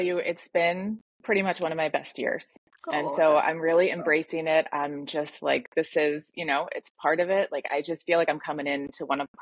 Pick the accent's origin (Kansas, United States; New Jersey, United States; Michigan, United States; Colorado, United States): Michigan, United States; I just feel like, you know, it's the opposite of when I grew up in Michigan up north.